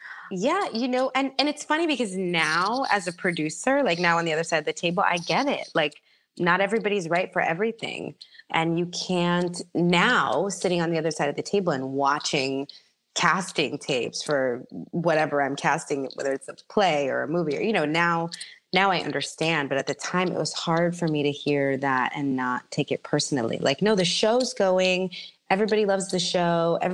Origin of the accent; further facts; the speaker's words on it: Bronx, New York, United States; you know, I'm from the Bronx.